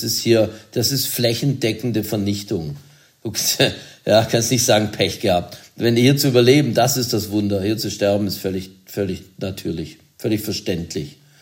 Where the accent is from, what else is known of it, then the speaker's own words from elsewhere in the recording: Baden-Württemberg, Germany; Ich bin Schwabe